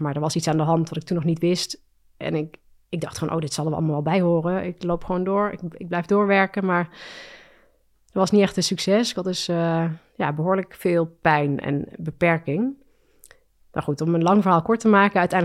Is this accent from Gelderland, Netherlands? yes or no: no; Ravenstein, North Brabant, Netherlands; Maar ik kom dus uit Ravenstein, dat ligt in Brabant en daar ben ik opgegroeid en later in Nijmegen gaan studeren.